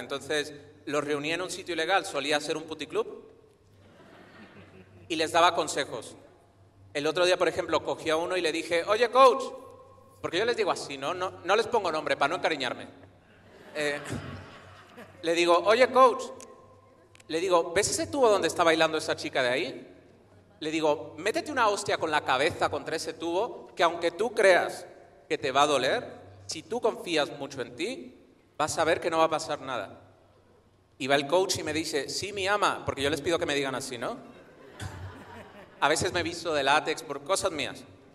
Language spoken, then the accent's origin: Spanish; Tarragona, Catalonia, Spain; En Cataluña.